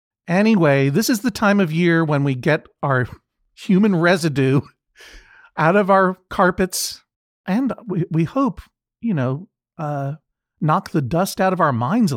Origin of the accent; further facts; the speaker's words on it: Boston, Massachusetts, United States; It's my hometown.